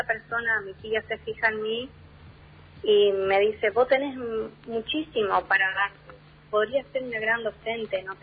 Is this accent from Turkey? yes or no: no; Itacaruaré, Misiones, Argentina; Yo nací en el paraje de Itacaruaré. Era, o sea, colonia